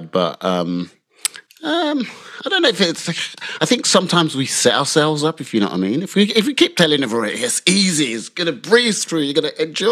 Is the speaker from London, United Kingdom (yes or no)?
yes; London, United Kingdom; also born or lived in Nigeria; I was born in London and grew up in London in late 60s. So, yeah, I'm old codger. Uh-huh. Grew up in the 70s and moved back to Nigeria in 1977. Well, moved to Nigeria in 1977.